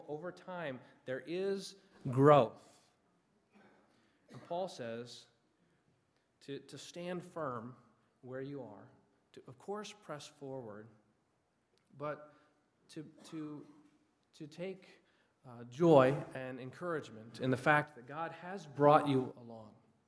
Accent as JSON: {"language": "English", "region": "Michigan", "country": "United States", "tie": "born or raised there", "said": "We grew up in Michigan. My grandparents were in Florida"}